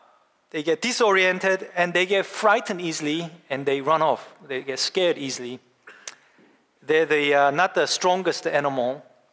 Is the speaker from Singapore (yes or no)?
no; South Korea; English is a second language; when I was year 12 or year 11, like, you know, I came freshly from Korea. I didn't even know how to speak English